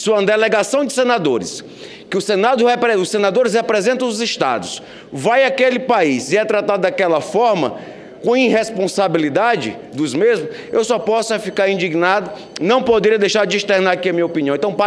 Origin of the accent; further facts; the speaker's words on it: Brazil; eu como brasileiro, democrata e eleitor